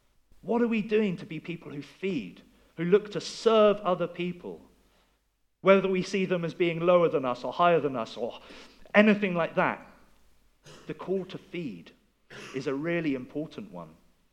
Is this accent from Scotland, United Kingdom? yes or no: no; Chard, South West England, United Kingdom; Some of you will know that this week I went back to Chard, to my hometown, because a man who mentored me when I was growing up had died